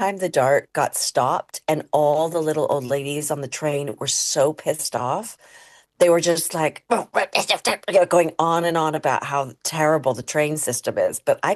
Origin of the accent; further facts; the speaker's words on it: England, United Kingdom; I am English. My mom was born in Scotland but raised on the Isle of Sheppey. And my dad is an East London man his whole life.